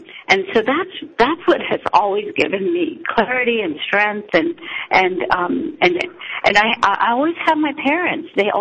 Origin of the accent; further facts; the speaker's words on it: Uttar Pradesh, India; I was born in India. I was born into a very conservative Muslim family. We come from northern India, this state called Uttar Pradesh